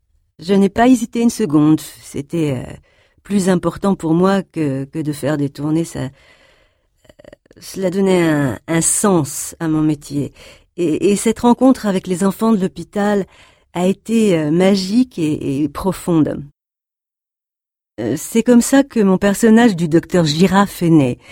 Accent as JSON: {"language": "French", "region": "New York", "country": "United States", "tie": "born or raised there", "said": "10 ans après, je suis rentrée à New York, ma ville natale, pour monter ma propre compagnie."}